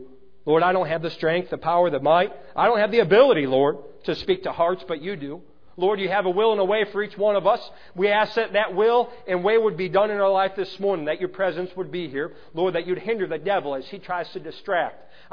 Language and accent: English; Chicago, Illinois, United States; I grew up in Chicago, and the way I learned sign language there, I was in driver's ed on the highways of Chicago.